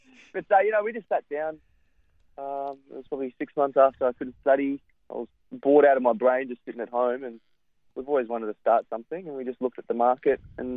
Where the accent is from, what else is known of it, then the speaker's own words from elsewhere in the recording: Queensland, Australia; now in Sydney, Australia; I'm a Queenslander, mate, so this cold Sydney breeze is